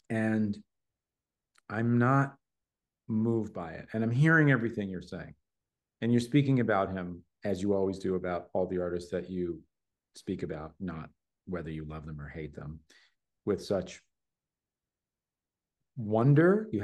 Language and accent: English; New York, United States; I come from New York, I come from the streets. I grew up with guys like Zephyr and Futura and Doze and Bill Blast and all the old school graffiti writers